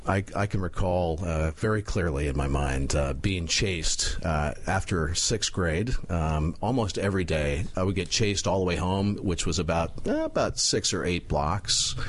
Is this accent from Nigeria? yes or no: no; Omaha, Nebraska, United States; Omaha. Nebraska.